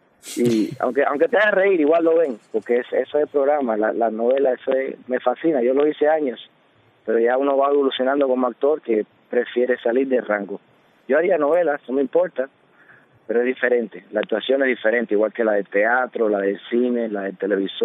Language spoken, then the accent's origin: Spanish; Cuba; a mí, que soy cubano, nadie me lo quita.